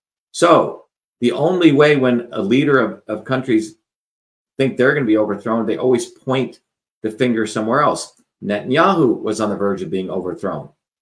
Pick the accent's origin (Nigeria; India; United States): India; Mumbai, Maharashtra; when I was growing up in Bombay, for example, you know, where my home was